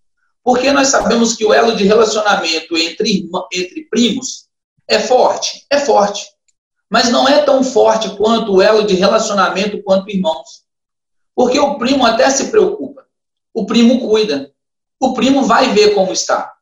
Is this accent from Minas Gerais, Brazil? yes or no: yes; Minas Gerais, Brazil; eu sou mineiro. E eu vivi um período no Rio